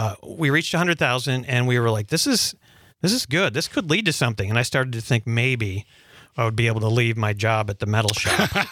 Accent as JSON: {"language": "English", "town": "Menomonie", "region": "Wisconsin", "country": "United States", "tie": "born or raised there", "said": "I grew up in Menominee, Wisconsin, and it was, you know, there wasn't a lot to do when I was a teenager"}